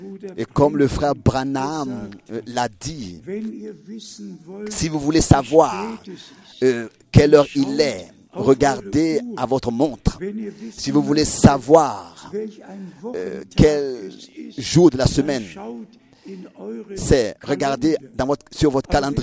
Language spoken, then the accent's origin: French; South Africa; Et je viens de l'Afrique du Sud